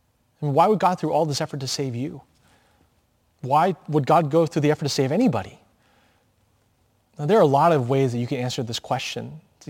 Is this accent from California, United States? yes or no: yes; San Francisco, California, United States; I am from San Francisco, so therefore I am a San Francisco Giants fan.